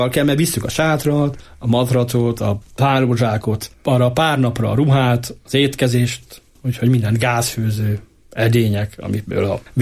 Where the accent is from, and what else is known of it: Hungary